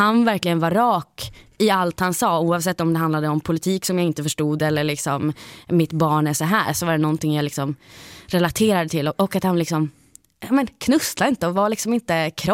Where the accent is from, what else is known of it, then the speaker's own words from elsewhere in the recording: Luleå, Norrbotten County, Sweden; accent: Stockholm; now in Stockholm, Sweden; jag kommer från Luleå, som alla hör, så har jag någon slags konstig stockholmska som jag sitter här, och det är inte som att jag låtsas och behöver lägga mig till, utan det har bara blivit så, för att när jag flyttade till Stockholm